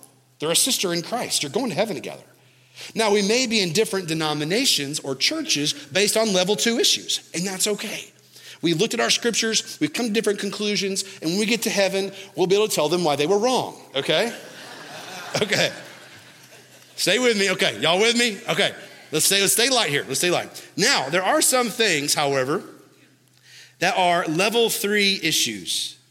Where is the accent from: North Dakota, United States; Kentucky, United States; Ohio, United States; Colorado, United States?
Kentucky, United States; I am from Kentucky.